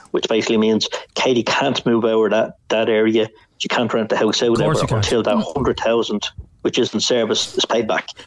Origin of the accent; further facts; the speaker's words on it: Dublin, Leinster, Ireland; Like, for me, it's grand, because I'm from Dublin, I'm Irish.